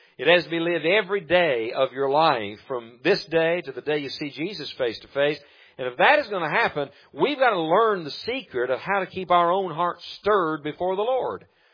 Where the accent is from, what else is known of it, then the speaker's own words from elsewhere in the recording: West Virginia, United States; But my wife is from Michigan, and I am from West Virginia.